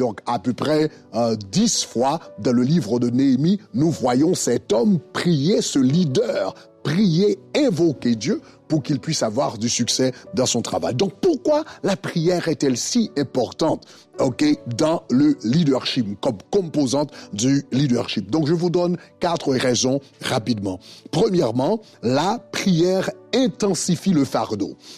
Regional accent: Haiti; Dans l'histoire d'Haïti, évidemment je suis d'Haïti, et l'un des grands leaders, ou encore je dirais l'architecte de l'indépendance haïtienne, c'était un homme de prière qui s'appelait Toussaint Louverture.

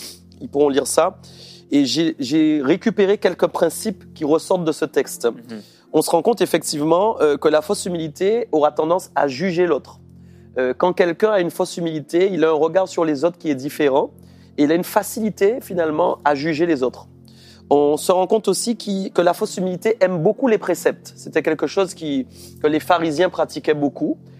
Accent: Guadeloupe; Moi, je viens de l'île de la Guadeloupe. Voilà. Donc, on est sur une île

